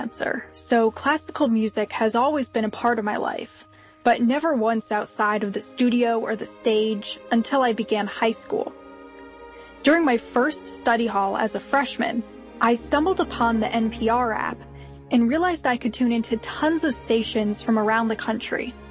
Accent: Newtown, Connecticut, United States; from Newtown, Connecticut, and this is my classical story.

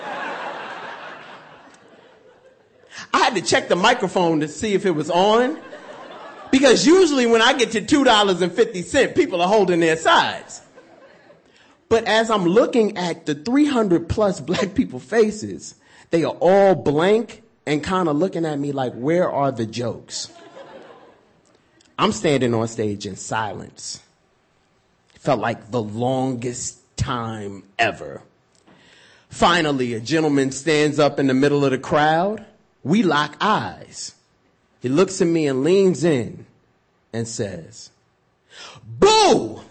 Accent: Brooklyn, New York, United States; I'm from Brooklyn, New York, and I had a girl come up to me and say … if you want to date me

